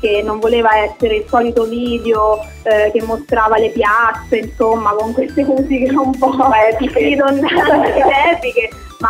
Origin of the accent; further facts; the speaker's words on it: Ascoli Piceno, Marche, Italy; io e Pamela siamo di Ascoli Piceno.